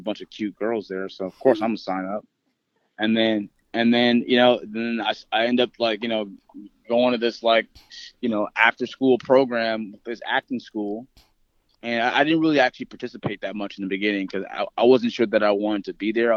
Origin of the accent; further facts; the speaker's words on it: Los Angeles, California, United States; So I grew up in Los Angeles, and, you know, I grew up, like, in the Crenshaw area.